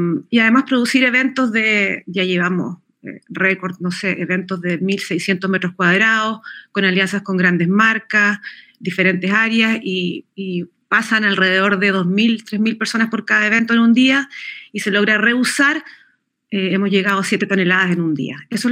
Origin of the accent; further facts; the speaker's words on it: Chile; ¿cómo no lo voy a llevar a cabo en mi país? Tomo la decisión de volver y después de varios años de intentar hacer funcionar este modelo, porque aquí en Chile